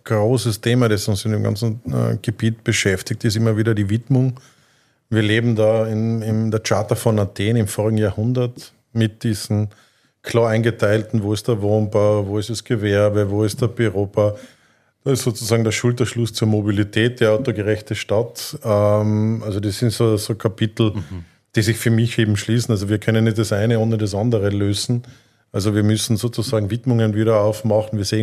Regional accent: Tyrol, Austria; Sage ich als Tiroler.

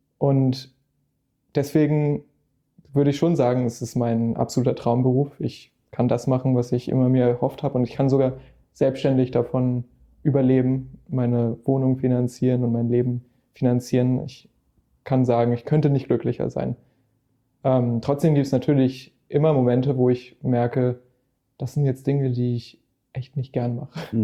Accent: Hamburg, Germany; Ich komme aus Eimsbüttel, ja, hier in Hamburg.

